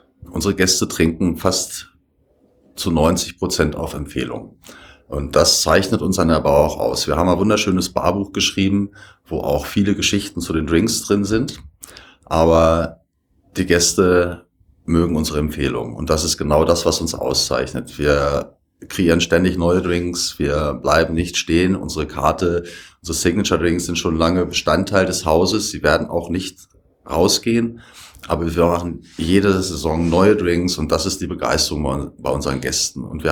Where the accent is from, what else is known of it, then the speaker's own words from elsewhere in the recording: Hanover, Lower Saxony, Germany; now in Leogang, Austria; Ich komme ursprünglich aus Hannover. Ich bin im Dezember 2015 nach Leogang gekommen